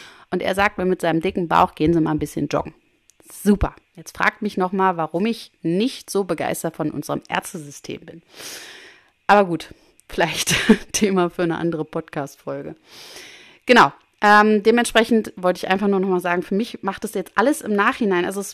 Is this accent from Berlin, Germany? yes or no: yes; Berlin, Germany; Leipzig nicht weit weg von Berlin, wo ich herkomme